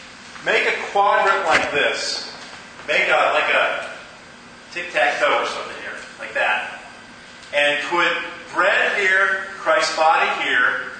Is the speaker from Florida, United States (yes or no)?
no; Cleveland, Ohio, United States; When I grew up in Cleveland, Ohio, I had Baptist friends, Methodist friends, Lutheran friends and Catholic friends.